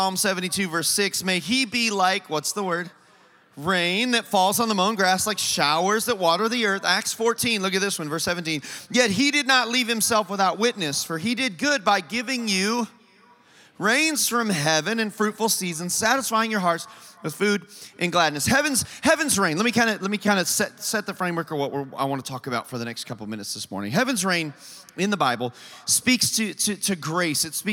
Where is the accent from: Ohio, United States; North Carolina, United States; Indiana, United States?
Indiana, United States; I was born and raised in Indiana, and so as a Midwest kid